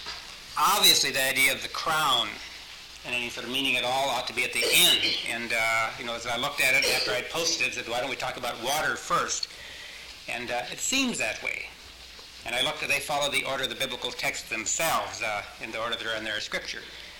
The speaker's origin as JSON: {"language": "English", "town": "Sioux Falls", "region": "South Dakota", "country": "United States", "said": "We're from Sioux Falls, South Dakota."}